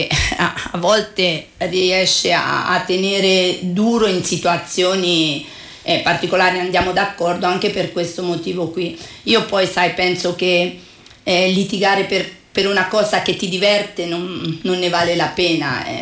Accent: Cortona, Tuscany, Italy; io sono nata in questo rione perché io sono di Santa Maria Nuova, poi diventi, vabbè, ti sposi, vai a lavorare fuori, abbandoni, lasci, però il cuore rimane sempre qui.

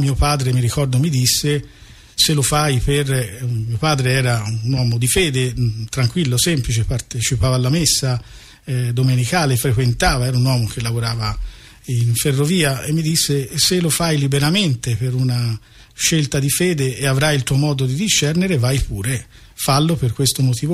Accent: San Giovanni Valdarno, Tuscany, Italy; born there; Sono nato a San Giovanni Valdarno.

